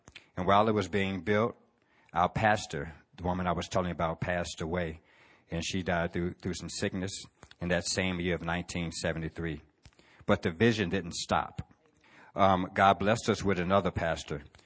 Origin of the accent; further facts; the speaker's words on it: Chicago, Illinois, United States; But I was born in Chicago, Illinois in 1963.